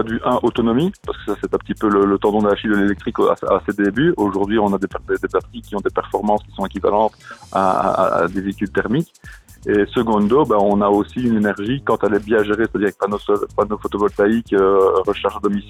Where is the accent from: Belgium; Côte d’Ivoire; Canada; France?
Belgium; Liège, Wallonia; Nous, on est liégeois